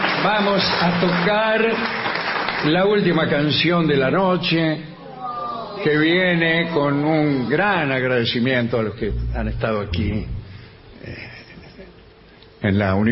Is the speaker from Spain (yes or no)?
no; Caseros, Buenos Aires Province, Argentina; Yo soy un muchacho de Caseros, quiere decir que, y he andado mucho en Burlingame. Así que, como tipo que habla más o menos el mismo idioma que se habla aquí